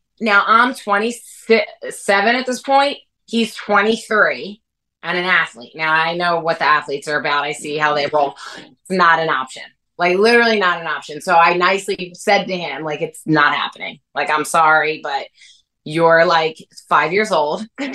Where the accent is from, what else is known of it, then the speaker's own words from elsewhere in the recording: Philadelphia, Pennsylvania, United States; Because I'm from Philly, right? I'm Northeast. I'm very like blunt